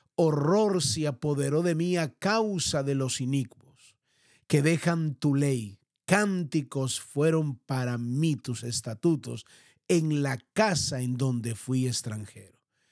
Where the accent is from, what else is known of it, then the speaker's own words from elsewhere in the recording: Colombia; que era el texto preferido de muchas familias allí en mi país, Colombia.